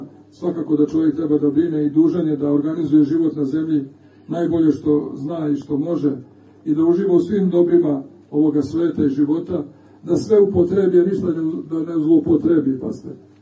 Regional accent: Novi Sad, Vojvodina, Serbia; da dolazimo iz Novog Sada, mi iz Bačke

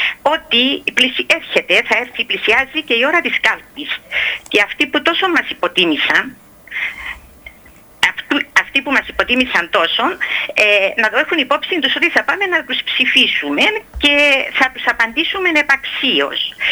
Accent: Paphos, Paphos District, Cyprus; είμαι από την Πάφο.

